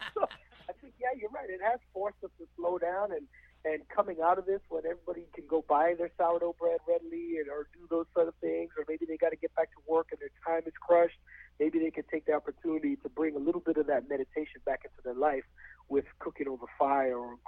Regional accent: Edmonton, Alberta, Canada; my dad used to throw, like, barbecues all the time at our house growing up in Edmonton

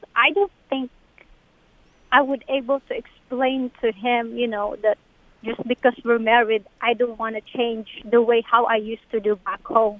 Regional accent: Philippines; moved away as an adult; now in United States; I was born Catholic as long as I can remember, and I'm from Philippines. When I married my husband and landed here in States

